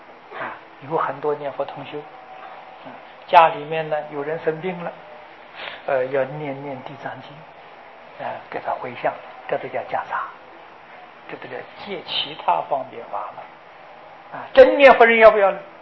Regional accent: China; 也包括金刚经啊，我们中国人常念的，也包括药师经

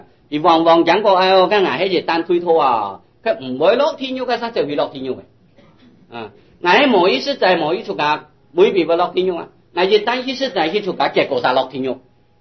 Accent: Taiwan; 我哋中国人，尤其我哋台湾嘅人

